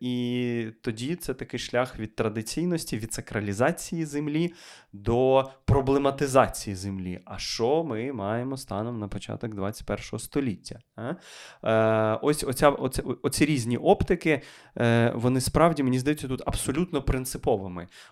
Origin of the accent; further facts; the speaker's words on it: Kyiv, Ukraine; я з Борщагівки початково, з Київської Борщагівки